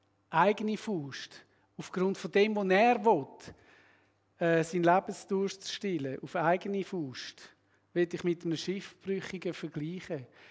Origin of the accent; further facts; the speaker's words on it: Switzerland; Obendrauf sind wir ja Schweizer und können uns den Durstlöscher auch etwas kosten.